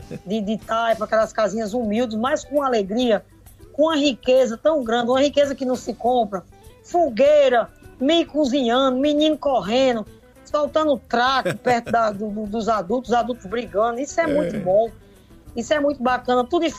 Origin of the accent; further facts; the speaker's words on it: Rio Grande do Norte, Brazil; Eu sou filha do Nordeste, nasci aqui em Solo Potiguar, cresci ouvindo